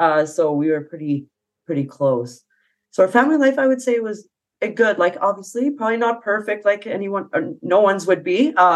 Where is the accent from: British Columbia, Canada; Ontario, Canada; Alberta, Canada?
Alberta, Canada; Fort McMurray; I think it's growing up in Fort McMurray, sometimes I think it was a curse.